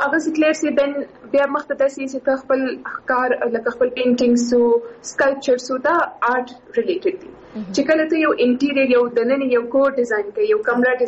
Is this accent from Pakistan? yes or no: yes; Quetta, Balochistan, Pakistan; moved away as an adult; او زه سیم په کوټي کې پیدا شوی ما د کوټې ته تاګ راته سمجه استا ولې شي فاميلي زما جلته ده او کوټي کې سي زما اډوكيشن کم سي هاي سکول پورې